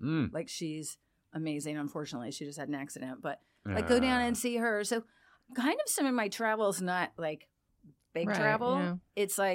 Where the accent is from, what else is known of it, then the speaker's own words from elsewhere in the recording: California, United States; So I'm from California.